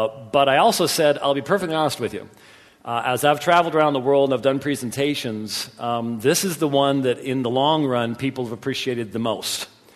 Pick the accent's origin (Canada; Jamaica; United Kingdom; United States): United Kingdom; Scotland; I'm Scottish, for crying out loud.